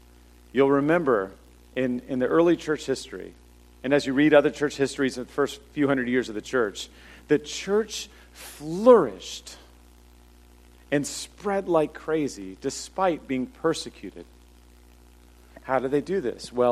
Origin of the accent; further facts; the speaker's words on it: Washington, District of Columbia, United States; I grew up in the early 90s when, I grew up around Washington, D.C., and it was really cool to wear untied Timberland boots.